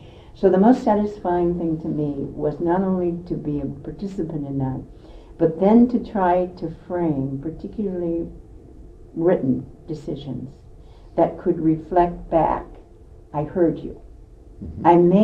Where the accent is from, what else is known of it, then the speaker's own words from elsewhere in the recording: Alaska, United States; I think there's a connection there between what I've been able to do personally and the fact that I'm from Alaska.